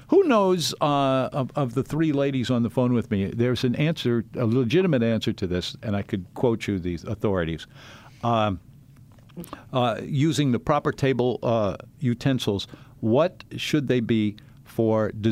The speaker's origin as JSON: {"language": "English", "town": "New Orleans", "region": "Louisiana", "country": "United States", "tie": "born there", "said": "Did you know I was born on Mardi Gras? I really was, and I was delivered by a doctor who was also a jazz musician."}